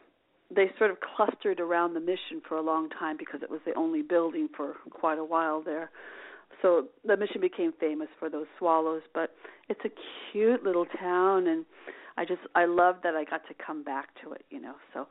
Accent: San Juan Capistrano, California, United States; I was born and raised in San Juan Capistrano, which is a small town here in the just north of San Diego, about 60 miles, and it's ranch land.

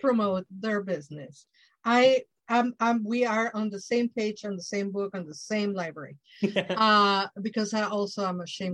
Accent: Mexico; I know in my experience, being Mexican, growing up in Mexico, I didn't find out the difference between the so-called Catholic religion that we practice in Mexico and paganism, right?

